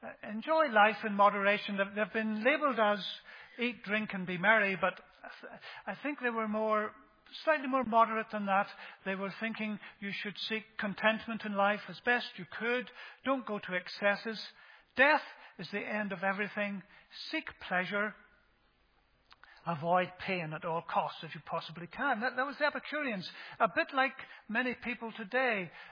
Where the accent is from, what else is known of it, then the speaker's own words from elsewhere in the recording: Ballymena, Northern Ireland, United Kingdom; As you know, probably, I was brought up in Ballymena.